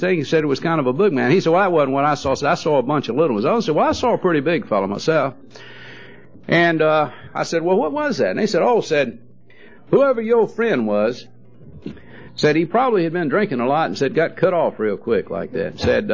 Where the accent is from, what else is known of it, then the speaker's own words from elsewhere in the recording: Savannah, Georgia, United States; from Savannah, Georgia.